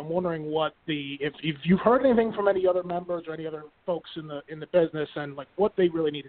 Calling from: New York, United States; from New York, .net member.

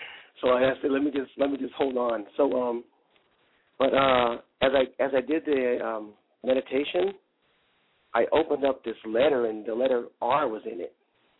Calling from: Silver Spring, Maryland, United States; I'm calling from Silver Spring, Maryland.

